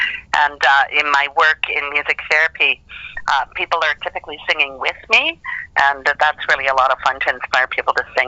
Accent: Calgary, Alberta, Canada; also born or lived in Toronto; I was born in Toronto, but I grew up in Calgary

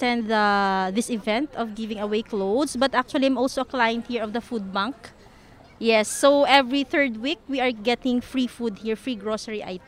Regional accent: Philippines; also born or lived in Pakistan; Actually, I came from Pakistan because I'm married to a Pakistani, but I am a Filipino by nationality from Philippines.

